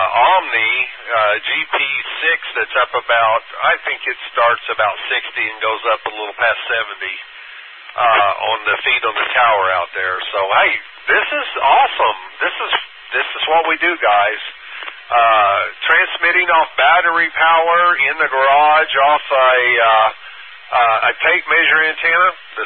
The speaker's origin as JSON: {"language": "English", "town": "Norman", "region": "Oklahoma", "country": "United States", "said": "I'm from Norman."}